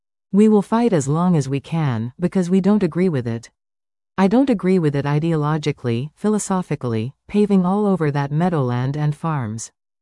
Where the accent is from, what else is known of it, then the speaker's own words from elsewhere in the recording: Etobicoke, Ontario, Canada; My mom remarried when I was 10, and we left my grandparents' rooming house and we moved to Etobicoke. So I grew up in Etobicoke, and I went to high school Etobicoke.